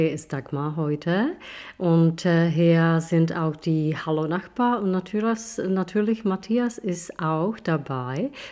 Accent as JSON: {"language": "German", "country": "Czechia", "first_language": "Czech", "second_language": "German", "said": "natürlich, ich bin eine Tschechin, ich spreche Tschechisch"}